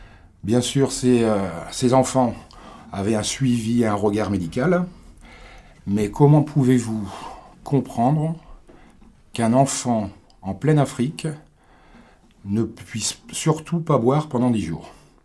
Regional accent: Paris, Île-de-France, France; je suis parisien, j'habite en banlieue parisienne.

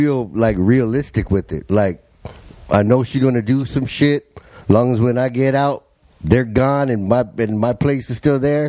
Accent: National City, California, United States; Well, I grew up in National City. Just right.

